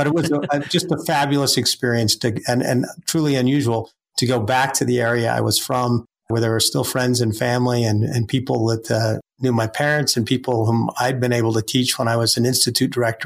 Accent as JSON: {"language": "English", "town": "Seattle", "region": "Washington", "country": "United States", "lives_now": "Rexburg, United States", "said": "I'm actually from Seattle originally"}